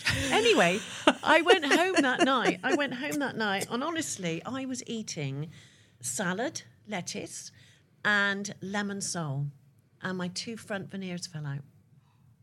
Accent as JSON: {"language": "English", "country": "United Kingdom", "said": "But because being terribly British, did I complain?"}